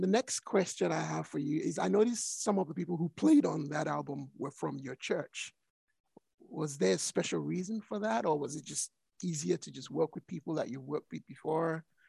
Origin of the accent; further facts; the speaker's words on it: Nigeria; moved away as an adult; now in Perth, Australia; And I am originally Nigerian, but I moved here in 2006.